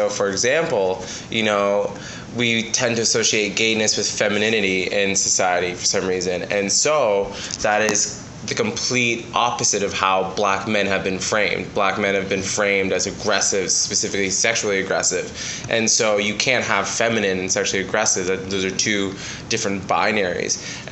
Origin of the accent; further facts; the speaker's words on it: Midland, Ontario, Canada; I live downtown Toronto, but I'm originally from Midland, Ontario, so a few hours north of here.